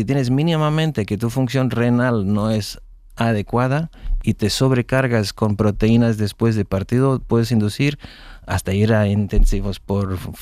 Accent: Toronto, Ontario, Canada; cuando era en high school en Toronto. Yo crecí en Toronto.

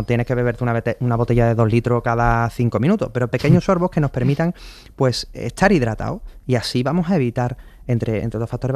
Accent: Spain; porque yo creo que es que somos españoles y como españoles que somos decimos, venga, vamos, bueno, seguimos.

